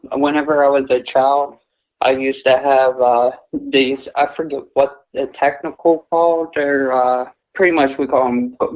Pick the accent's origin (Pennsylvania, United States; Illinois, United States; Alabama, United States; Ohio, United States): Pennsylvania, United States; Perryopolis; I am from out in Fayette County, out by Perryopolis.